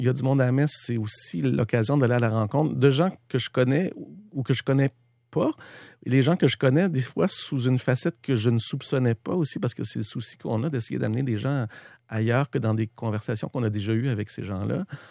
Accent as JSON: {"language": "French", "town": "Montreal", "region": "Quebec", "country": "Canada", "tie": "born or raised there", "said": "moi, je viens de la ville. Je suis né à Montréal, élevé à Montréal, d'une famille normale. Montréal-Est, Pointe-aux-Trembles, donc pas loin des raffineries, dans la Pointe-Est de Montréal."}